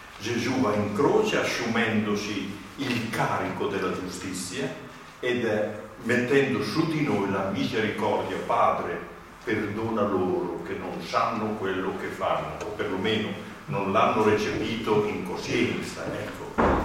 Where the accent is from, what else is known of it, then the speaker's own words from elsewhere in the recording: Bologna, Emilia-Romagna, Italy; non sono di questa parrocchia, sono di Bologna